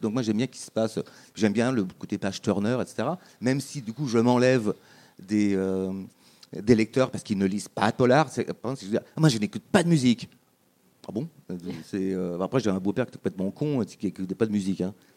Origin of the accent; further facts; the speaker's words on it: France; Parce que je suis français, de quel droit je parle